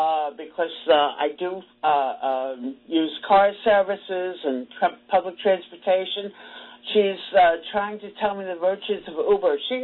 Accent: New Jersey, United States; I'm from New Jersey.

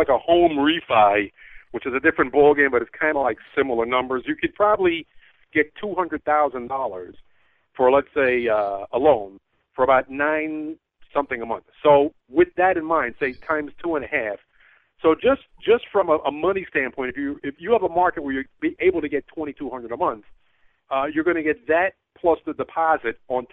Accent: New York, United States; as a New Yorker

